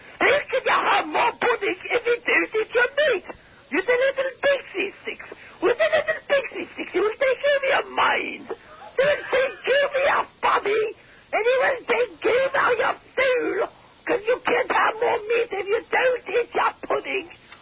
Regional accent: London, United Kingdom; I'm from London.

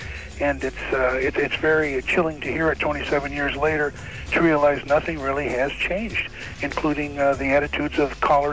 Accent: Detroit, Michigan, United States; Anyway, I grew up in Detroit, and I lived there in 67 during the riots.

